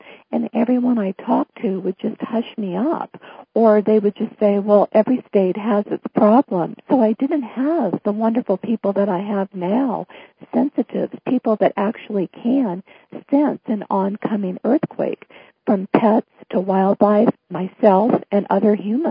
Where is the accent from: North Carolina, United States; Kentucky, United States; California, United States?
California, United States; San Jose; I was born and raised in San Jose. That is sandwiched in between the San Andreas fault line, the Hayward fault line, and the Calaveras fault line.